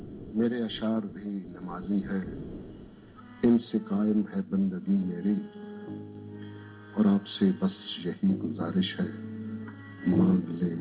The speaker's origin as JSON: {"language": "Urdu", "town": "Mianwali", "region": "Punjab", "country": "Pakistan", "said": "چونکہ میرا علاقہ پسماندہ علاقہ ہے, وہاں ابھی تک پینے کا پانی بھی صحیح طریقے سے میسر نہیں, اور بہت سے مسائل کے ساتھ ساتھ, تو میری یہ خواہش ہے کہ میں ہر خوبصورت چیز جو ہے وہ میاں والی بھیجوں"}